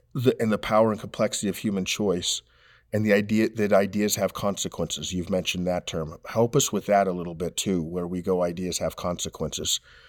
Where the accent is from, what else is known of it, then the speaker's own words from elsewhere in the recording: United States; I grew up in America, so materialism, that's going to be something I'm going to struggle